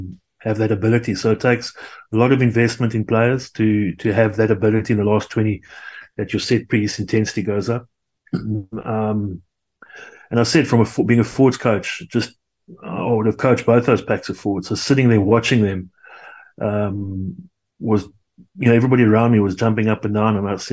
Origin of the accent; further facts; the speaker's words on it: South Africa; yes, I'm a South African supporter because I'm a South African and I love those players.